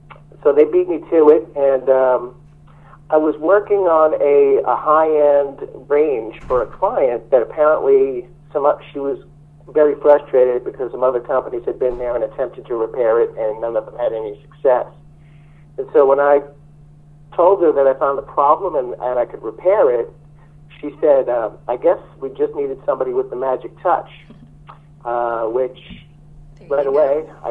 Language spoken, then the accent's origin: English; New York, United States; now in Phoenix, United States; I was born and raised in New York, and I did my apprenticeship in New York City. I also went to a trade school when I moved to Phoenix